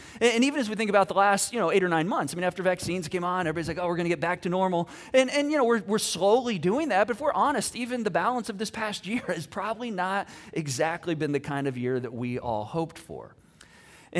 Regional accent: Michigan, United States; I grew up in Michigan, so we would like chip off the ice on the driveway

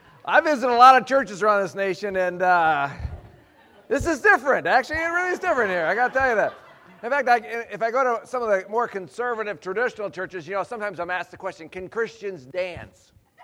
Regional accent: Midwest, United States; My mom and dad, we grew up in the Midwest here, just enjoyed.

